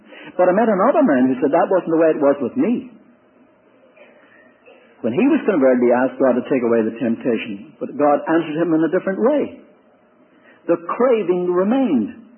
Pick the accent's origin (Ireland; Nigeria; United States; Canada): Ireland; When I was growing up in Ireland